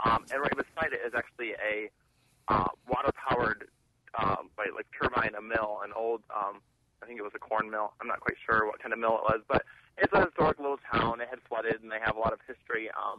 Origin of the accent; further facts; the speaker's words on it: Ohio, United States; I grew up actually on the Maumee River, just speaking of that. And a little further down is a little town called Grand Rapids, Ohio.